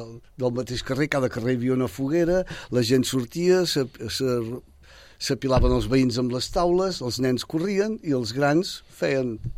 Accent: Sabadell, Catalonia, Spain; born there; Vaig néixer a Sabadell.

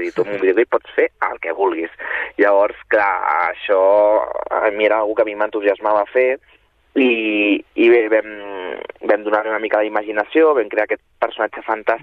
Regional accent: Sabadell, Catalonia, Spain; jo, òbviament, soc d'allà, soc de la Creu Alta

